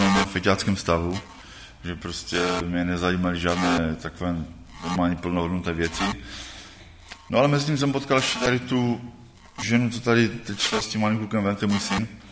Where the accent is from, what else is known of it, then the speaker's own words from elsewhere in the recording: Bohumín, Moravian-Silesian Region, Czechia; jsem z Bohumína.